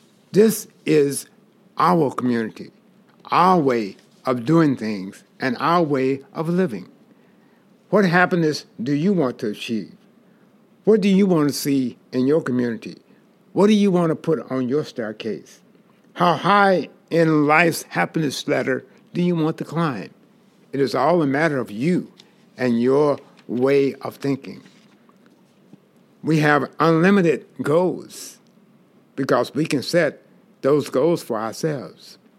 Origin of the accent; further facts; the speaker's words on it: the South, United States; As I grew up in the South in the 50s and the 60s, I learned some very important lessons about life.